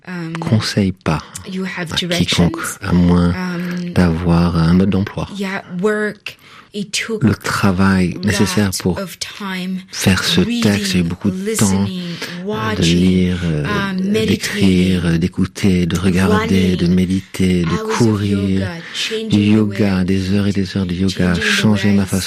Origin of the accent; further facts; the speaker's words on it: Burundi; Et en grandissant à Burundi, un pays magnifique, c'est un des plus beaux pays du monde.